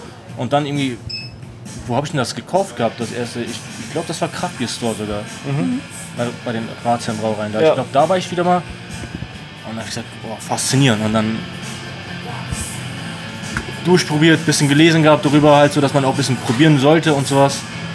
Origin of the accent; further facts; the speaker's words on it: Hamburg, Germany; Als Hamburger natürlich Lakritz.